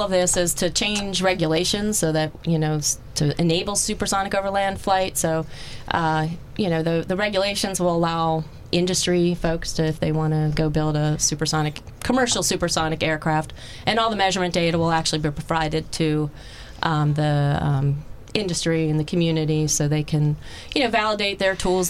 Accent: Philadelphia, Pennsylvania, United States; Oh, I'm from Philly.

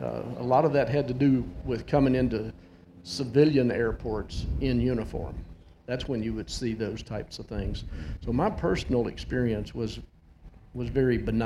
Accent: Memphis, Tennessee, United States

